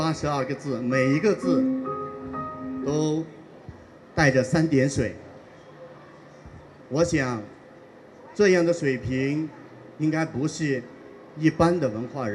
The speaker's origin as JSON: {"language": "Chinese", "town": "Dianyuan", "region": "Yunnan", "country": "China", "tie": "born or raised there", "said": "为什么我的家乡边缘千百年来青山常在，绿水长流"}